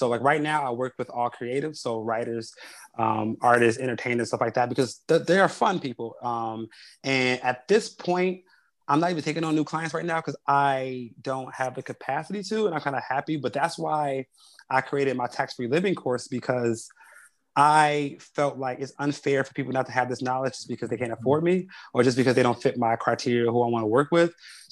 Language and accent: English; Chicago, Illinois, United States; So like, you know, the community, I grew up on the South Side of Chicago.